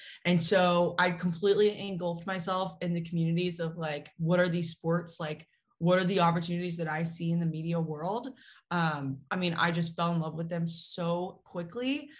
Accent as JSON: {"language": "English", "region": "Texas", "country": "United States", "said": "So I'm originally from Texas."}